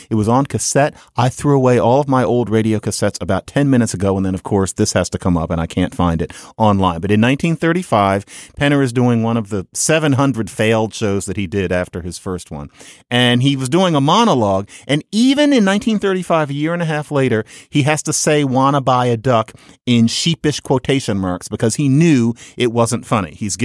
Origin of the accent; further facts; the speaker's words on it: Philadelphia, Pennsylvania, United States; I'm sorry, but I'm allowed to say it. I'm from Philadelphia.